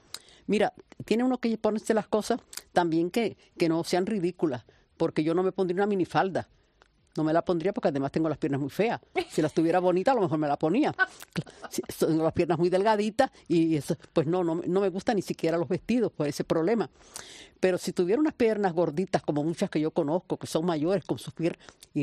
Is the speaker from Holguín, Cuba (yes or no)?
no; Cienfuegos, Cuba; also born or lived in Havana; viví en Cienfuegos, que bueno, a los cienfuegueros no les gusta que diga pueblo, una ciudad, pero era un pueblo. Y cuando yo nací en La Habana, desde pequeña me fui a vivir a Cienfuegos.